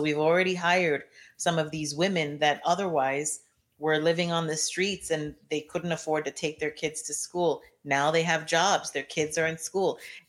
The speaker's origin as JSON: {"language": "English", "country": "Ghana", "said": "Because I'm from Ghana, and I have people there still."}